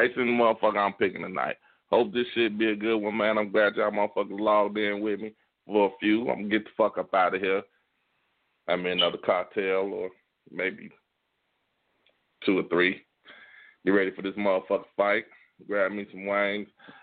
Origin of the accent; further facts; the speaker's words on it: Ivanhoe, California, United States; also born or lived in Concord; I was born in Concord and grew up in Ivanhoe.